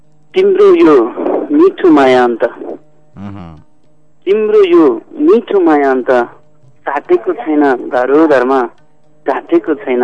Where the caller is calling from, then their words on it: Narayangarh, Bagmati, Nepal; नारायणघाटबाट।